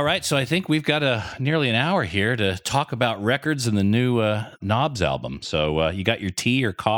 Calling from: Sydney, New South Wales, Australia; accent: Californian; also born or lived in California; I'm calling from Sydney, Australia. Even though I sound Californian, I've been here long enough that this country is now my own.

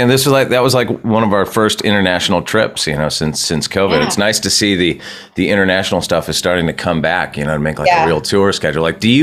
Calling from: Los Angeles, California, United States; I'm in subarctic Los Angeles, California this morning.

